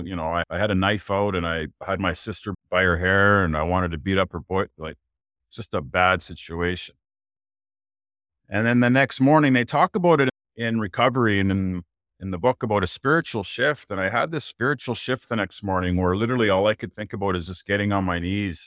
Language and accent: English; Canada; from Canada, and I guess I'm an alcoholic.